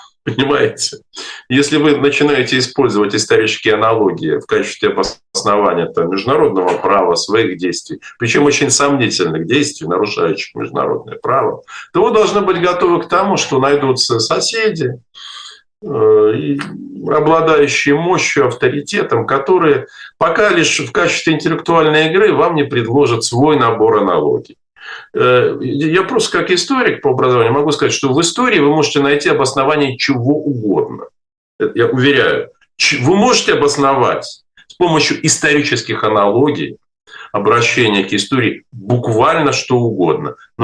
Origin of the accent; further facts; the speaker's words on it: Ukraine; now in Moscow, Russia; я сам же вырос на Украине, ну, немалую часть жизни прожил.